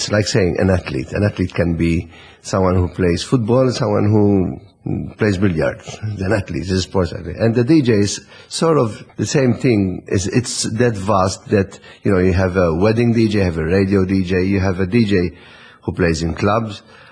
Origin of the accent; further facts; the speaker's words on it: Cospicua, South Eastern Region, Malta; It was a small community radio in my hometown in Cospicua.